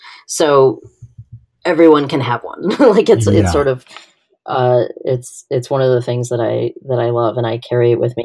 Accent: Washington, United States; I grew up outside of Seattle, and everyone there knows Eddie Bauer

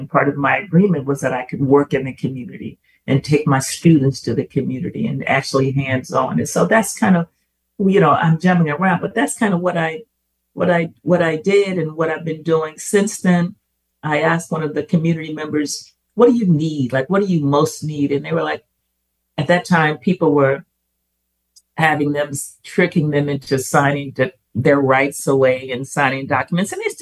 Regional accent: Mobile, Alabama, United States; When I grew up in Mobile

